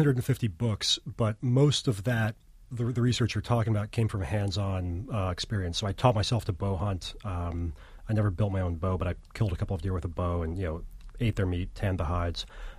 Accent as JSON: {"language": "English", "town": "Baltimore", "region": "Maryland", "country": "United States", "tie": "born or raised there", "said": "But no, I grew up in Baltimore, in kind of a working class neighborhood, mill neighborhood."}